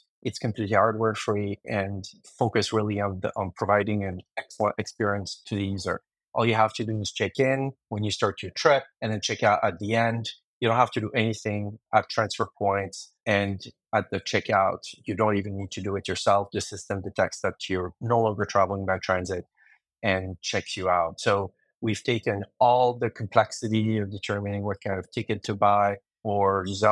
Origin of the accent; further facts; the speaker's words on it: Geneva, Switzerland; moved away as an adult; also born or lived in Montreal / Calgary; now in Toronto, Canada; I was born in Geneva, Switzerland, where I spent my childhood and I lived until my high school certificate and mandatory army service. And then I moved to Montreal to study at McGill and was transferred to Calgary before coming to Toronto.